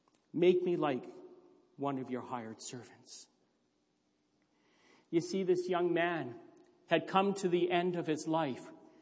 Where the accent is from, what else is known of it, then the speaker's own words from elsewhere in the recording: Thunder Bay, Ontario, Canada; And he moved out west, and I grew up in Thunder Bay.